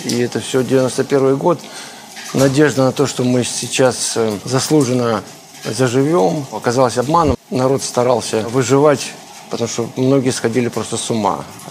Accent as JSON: {"language": "Russian", "town": "Kharkiv", "region": "Kharkiv Oblast", "country": "Ukraine", "tie": "born or raised there", "said": "посчитали, что эта группа в моем родном городе не должна выступать."}